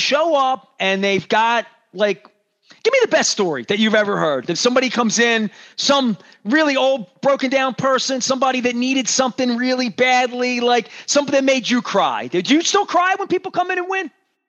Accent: Dundalk, Maryland, United States; I can't dream that big. You know what I mean? I'm from Dundalk.

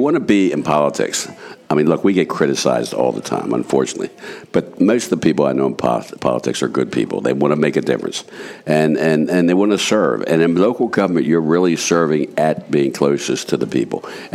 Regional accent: Baltimore, Maryland, United States; I grew up in Baltimore.

